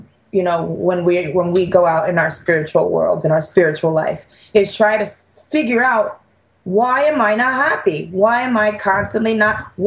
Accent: New York, United States; I think basically, you know, just growing up in New York, it was kind of inevitable because everyone in your neighborhood, like, we all liked different music.

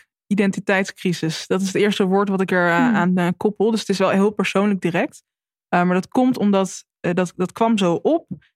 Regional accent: Netherlands; ik heb een kleurtje. Mijn moeder is Nederlands en mijn vader is Afrikaans. En ik ben in Nederland opgegroeid en hier heb ik altijd gewoond.

